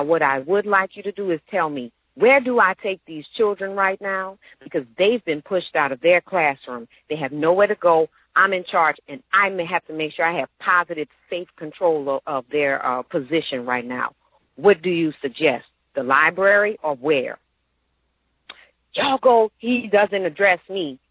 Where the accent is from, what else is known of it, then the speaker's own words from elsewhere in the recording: New Orleans, Louisiana, United States; It could be because I'm from New Orleans and my ancestors really lived through me in that way.